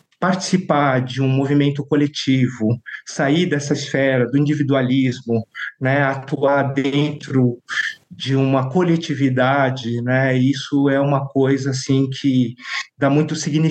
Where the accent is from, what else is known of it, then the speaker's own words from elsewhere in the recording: Brazil; então meus quatro avós são imigrantes japoneses que vieram para o Brasil, meus pais são brasileiros, eu sou brasileiro também, né?